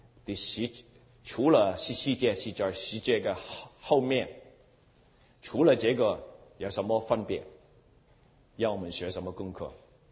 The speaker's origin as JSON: {"language": "Chinese", "country": "Hong Kong", "tie": "born there", "said": "但是我这个中国人出生在香港，我看不到耶稣爱我。"}